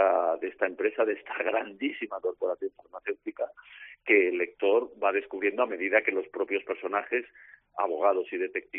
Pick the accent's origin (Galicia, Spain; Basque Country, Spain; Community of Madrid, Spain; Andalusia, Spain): Community of Madrid, Spain; Madrid; en un barrio de Madrid, Carabanchel, es un barrio humilde, es mi barrio, el barrio donde yo nací, Carabanchel